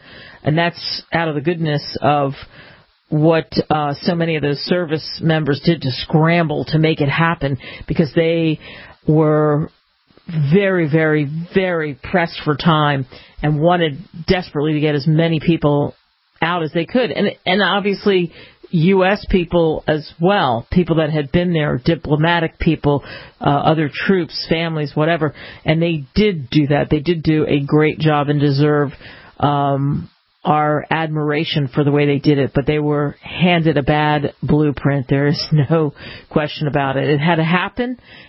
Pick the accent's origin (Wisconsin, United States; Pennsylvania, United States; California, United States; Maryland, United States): Pennsylvania, United States; Philadelphia; not too far from where I grew up in Philadelphia